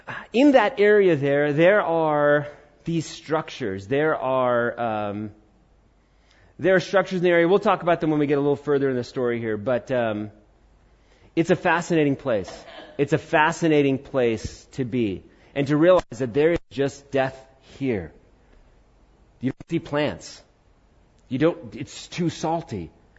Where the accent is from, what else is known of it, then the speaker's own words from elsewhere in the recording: India; I'm Indian.